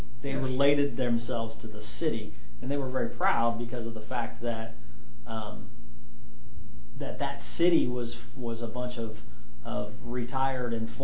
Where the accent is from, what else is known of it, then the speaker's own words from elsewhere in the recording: United States; now in Germany; living in Germany, I wear a uniform, but I'm an American.